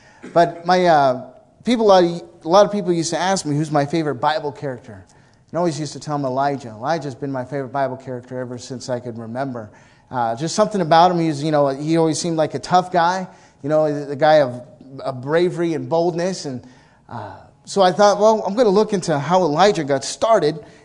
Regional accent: Arkansas, United States; But since I'm from Arkansas, I thought it would, you know, yeah.

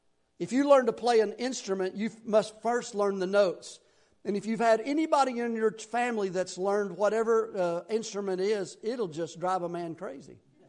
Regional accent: Tennessee, United States; accent: deep Southern; as far as I was concerned, I was a hillbilly from Tennessee.

